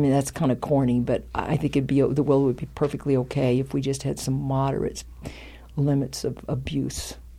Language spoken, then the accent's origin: English; California, United States; I'm from the Sierras.